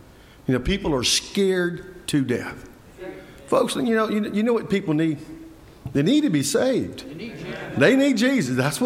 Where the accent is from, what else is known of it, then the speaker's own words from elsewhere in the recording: United States; I remember the America I grew up in wasn't like that. I grew up in America where they didn't mind saying something.